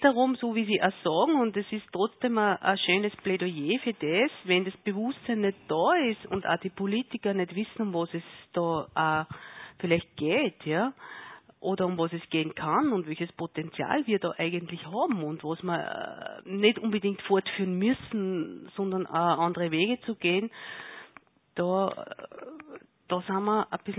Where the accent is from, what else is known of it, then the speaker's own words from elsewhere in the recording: Linz, Upper Austria, Austria; Habe ich mich halt total als Linzerin gefreut